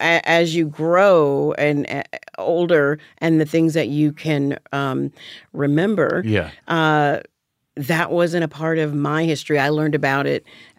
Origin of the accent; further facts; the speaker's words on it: Alabama, United States; moved away; But growing up in Alabama, if I'm going to be honest, I felt more racism when I first moved here than I ever had in Alabama.